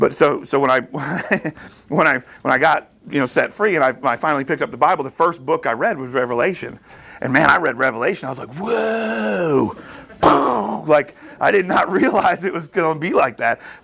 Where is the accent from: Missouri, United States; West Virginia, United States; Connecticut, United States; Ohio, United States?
Connecticut, United States; I grew up in Connecticut, and we had the Peabody Museum over at Yale that had awesome dinosaur fossils